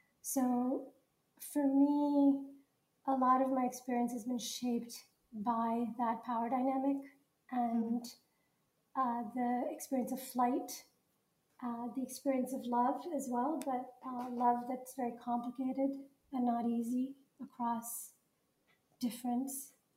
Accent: Montreal, Quebec, Canada; English is a second language; now in United States; And then I grew up in Canada, so I very much identify as a Canadian and a Quebecer as well, which is, I grew up in Montreal, speaking French. I think my identity is very much that of somebody who's multilingual and multicultural, multi-ethnic.

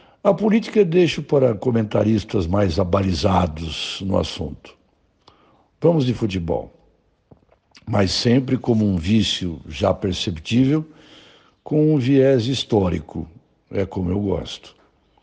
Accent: Brazil; Nós somos, nós brasileiros, na nossa maioria, comentaristas políticos.

